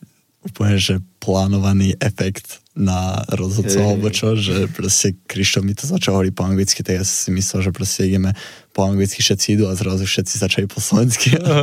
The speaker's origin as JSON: {"language": "Slovak", "town": "Banská Bystrica", "region": "Banská Bystrica Region", "country": "Slovakia", "said": "Ja som z Banskej Bystrice pôvodne"}